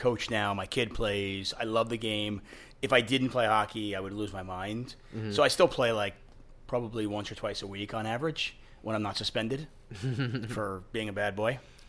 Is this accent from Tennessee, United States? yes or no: no; Queens, New York, United States; born there; Like, I was born in Queens. I lived in upstate for a little bit.